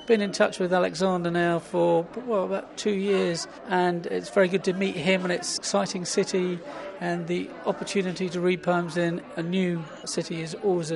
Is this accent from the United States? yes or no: no; Bath, South West England, United Kingdom; I'm from Bath in England.